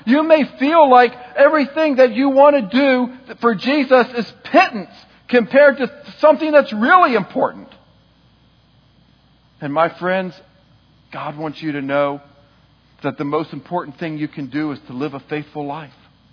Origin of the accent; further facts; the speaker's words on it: Eastport, Maryland, United States; I grew up in Eastport, and when I was a young person, my mother's family was very well known in Eastport and around Annapolis.